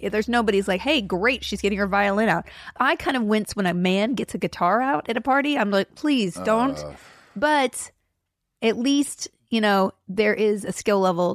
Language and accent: English; Huntsville, Alabama, United States